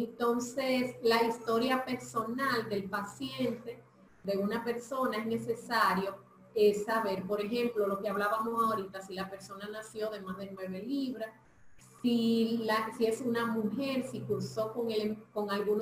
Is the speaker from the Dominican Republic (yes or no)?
yes; Dominican Republic; born there; si nací siendo negra, si nací siendo dominicana, quitarme mi raza o mi grupo étnico.